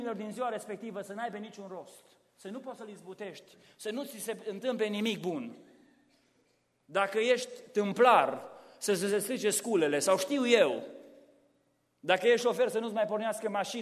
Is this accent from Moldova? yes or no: no; Romania; moved away; pentru noi care am venit din România. Am plecat din România, de la casele noastre, și am ajuns aici unde n-am avut decât poate o valiză sau două.